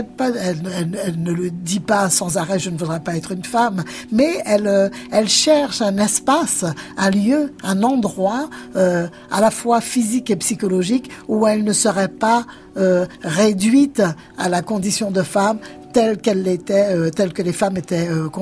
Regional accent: Guadeloupe, France; je précise que je viens de la Guadeloupe

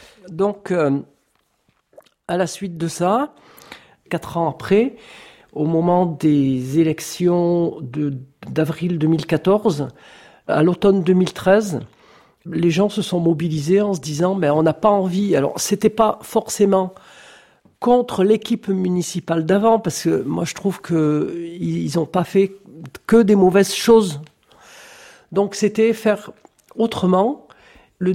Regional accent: Saillans, Auvergne-Rhône-Alpes, France; je suis habitante de Saillant depuis quasiment toujours. Je suis partie pendant une dizaine d'années, travailler à droite à gauche.

